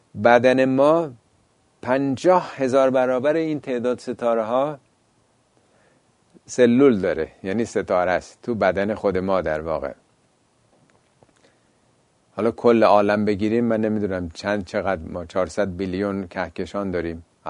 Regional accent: Iran; حالا ما ایرانی هستیم میتونیم بگیم به اندازه تهران

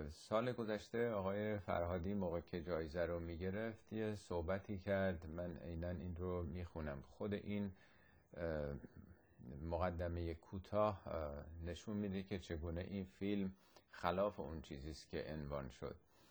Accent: Iran; به عنوان یک ایرانی که تماشاگر این برنامه بوده میتونم مختصر اظهار نظری بکنم

